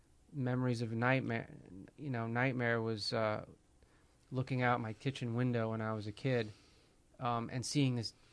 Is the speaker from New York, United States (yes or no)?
yes; New York, United States; I grew up on Long Island. They would do that at, noon.